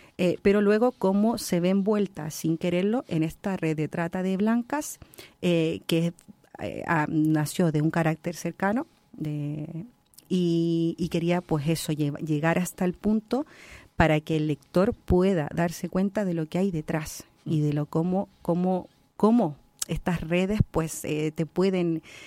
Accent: Chile; porque yo soy de Chile, tal como lo describiste tú en la biografía

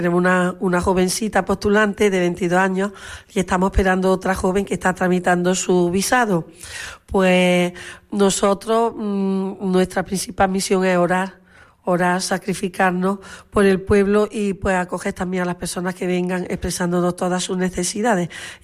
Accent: Lucena, Andalusia, Spain; servidora, que soy de aquí de Lucena

